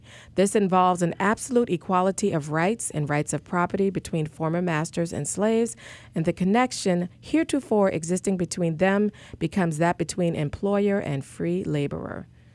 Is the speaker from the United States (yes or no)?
yes; Charleston, South Carolina, United States; The 9 people, they're known as the Charleston 9. And as many regular listeners know, that's my hometown.